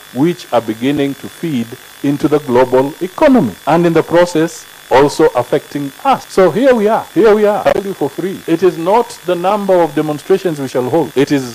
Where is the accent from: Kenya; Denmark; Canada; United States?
Kenya; So I stand here to talk freely to you as a Kenyan